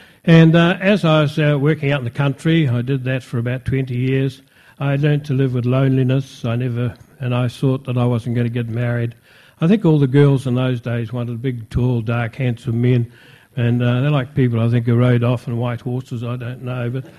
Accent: Invercargill, Southland, New Zealand; born there; also born or lived in Auckland; I was born in Invercargill in 1929, 6 o'clock in the morning. And when I was 11, 12, 13, I went away to be a Marist Brother in Auckland.

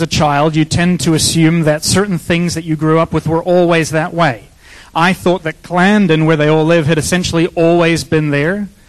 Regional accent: Toronto, Ontario, Canada; So while I was introduced as being from Toronto, which is very true

